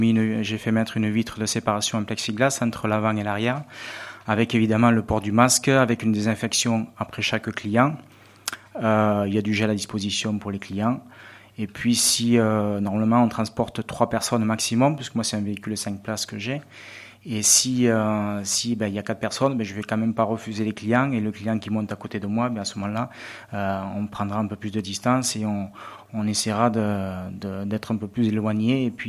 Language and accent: French; Narbonne, Occitanie, France; je suis de Narbonne.